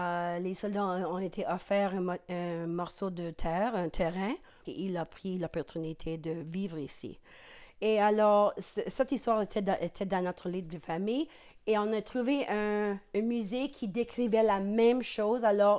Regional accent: Quebec, Canada; accent: Quebec; je savais immédiatement qu'ils étaient du Québec. Alors, c'est intéressant que quand tu es dans un autre pays, tu peux reconnaître mon accent comme très, très facilement.

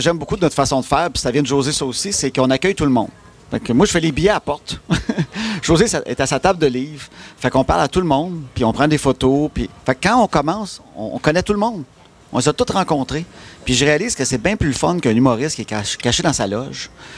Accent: Trois-Rivières, Quebec, Canada; Puis je viens de Trois-Rivières, je connaissais rien là-dedans

